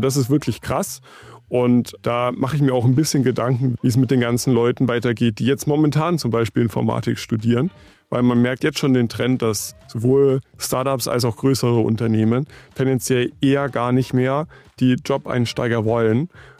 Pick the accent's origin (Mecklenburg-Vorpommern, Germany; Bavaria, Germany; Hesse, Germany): Bavaria, Germany; Ebermannstadt; Ich komme ursprünglich aus Ebermannstadt. Das liegt in der Nähe von Nürnberg, ich würde sagen, so grob eine Dreiviertelstunde entfernt.